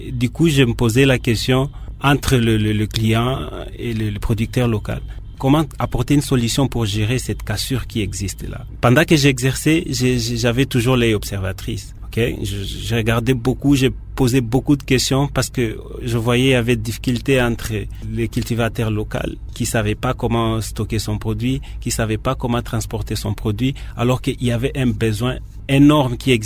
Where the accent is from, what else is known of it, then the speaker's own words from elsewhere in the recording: Ituri, DR Congo; Souvent, les gens me disent, tu es de l'Ituri, comment tu vas acheter la terre à Kimpese? Et généralement, je réponds, je suis un Congolais, je suis un citoyen du monde aussi.